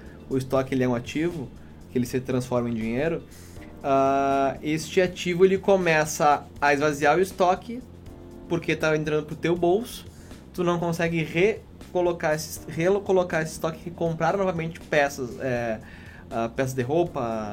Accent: Uruguaiana, Rio Grande do Sul, Brazil; Sempre comento, lá em Uruguaiana, de onde eu venho, existe um período muito sazonal.

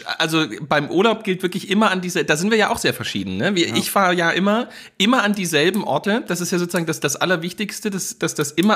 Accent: Dresden, Saxony, Germany; bei uns hieß es immer von Miami Pieschen bis zur Côte d'Azur. Das war so sind wir in Dresden aufgewachsen

